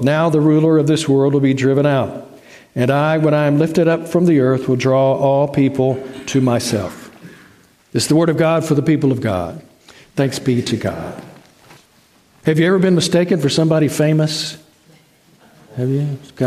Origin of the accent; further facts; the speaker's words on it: Searcy, Arkansas, United States; I claim Searcy, Arkansas is my hometown. I graduated high school from there. We spent about 5 or 6 years there. It's in north central Arkansas, one county above Pulaski County, where Little Rock is.